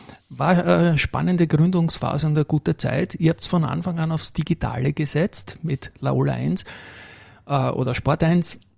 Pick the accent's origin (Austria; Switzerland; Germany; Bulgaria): Austria; Lower Austria; Ich bin Niederösterreicher, ja. Wohne in Baden